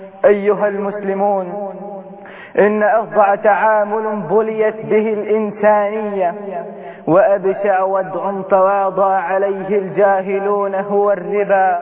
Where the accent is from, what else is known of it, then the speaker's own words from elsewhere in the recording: Egypt; بلدنا مصر